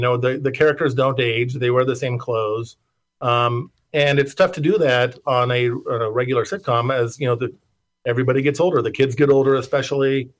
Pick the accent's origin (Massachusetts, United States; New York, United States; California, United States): California, United States; Palm Springs; So yes, I grew up in Palm Springs, went to college in San Francisco, studied film